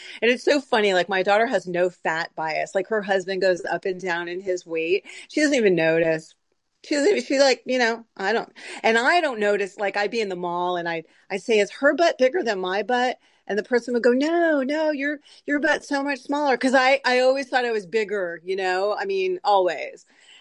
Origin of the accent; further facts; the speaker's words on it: San Diego, California, United States; I am from San Diego. There's really strong OA there, thank goodness.